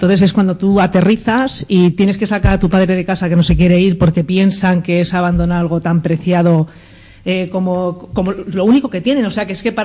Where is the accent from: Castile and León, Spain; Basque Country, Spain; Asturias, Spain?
Castile and León, Spain; Hoyocasero; desde donde mi pueblo, desde Hoyo Casero hasta aquí, lo vas viendo todo negro